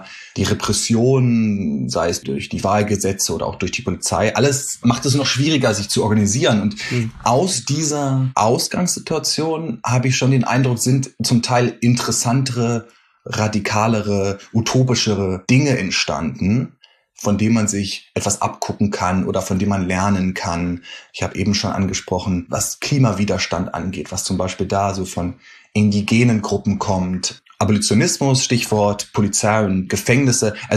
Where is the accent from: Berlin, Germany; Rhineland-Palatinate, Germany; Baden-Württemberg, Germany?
Berlin, Germany; now in New York, United States; du erwischst mich gerade in Berlin, wo ich herkomme und wo ich dann gelegentlich mal bin. Meine Familie wohnt noch in Berlin oder wohnt in Berlin, auch viele Freunde und Freundinnen.